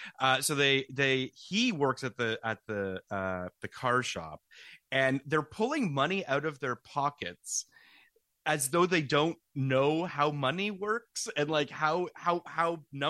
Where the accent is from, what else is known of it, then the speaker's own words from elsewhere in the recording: Canada; as a Canadian